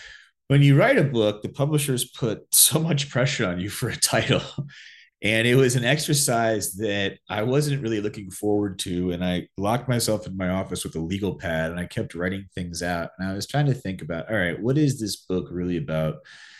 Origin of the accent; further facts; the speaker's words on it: Washington, United States; I need to figure out who I am beyond my name, beyond this bubble I grew up in Washington, and just walk away from this for a little bit.